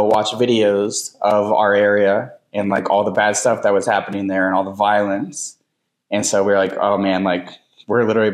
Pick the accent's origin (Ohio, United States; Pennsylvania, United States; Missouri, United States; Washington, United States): Missouri, United States; Valley Park; So I grew up here in St. Louis. I grew up in Valley Park. Went to Twin Oaks